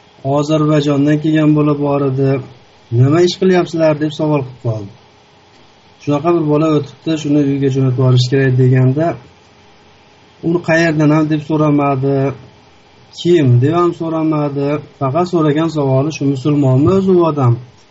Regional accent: Yekaterinburg, Sverdlovsk Oblast, Russia; Shunda men o'zim Yekaterinburgdanman. Sverdlov shahridan.

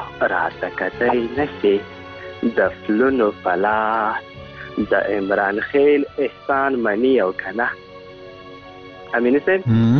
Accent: Ghazni, Afghanistan; مونږ د هلمند نه یو، مونږ د غزنی یو

